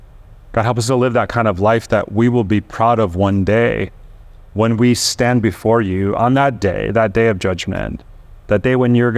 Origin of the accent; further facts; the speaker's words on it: Chicago, Illinois, United States; I grew up in the Midwest in Chicago, where tornadoes were quite common when I was a little kid, and so I didn't mind them very much. When I moved to California